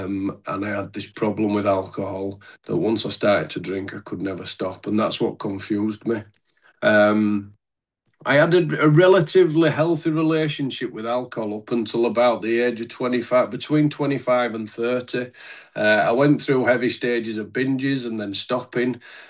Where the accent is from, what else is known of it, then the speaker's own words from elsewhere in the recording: Leeds, Yorkshire and the Humber, United Kingdom; So I'm coming from Leeds in the UK, in the wonderful county of Yorkshire. Commonly known locally as God's own country.